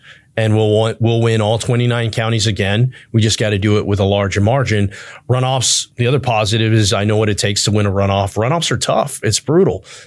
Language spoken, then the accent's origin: English; Devine, Texas, United States; also born or lived in Camp Wood; You know, I grew up in Camp Wood. I grew up in Devine.